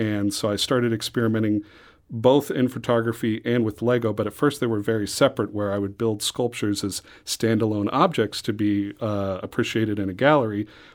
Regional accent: St. Louis, Missouri, United States; also born or lived in Los Angeles; I grew up in St. Louis, and when I moved back to St. Louis from Los Angeles, I learned about the Gateway Lug

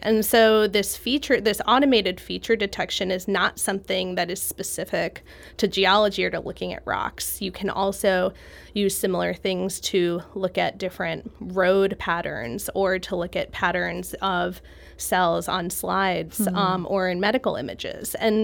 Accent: New Jersey, United States; And so I grew up on the Jersey Shore, so not so much topography there either.

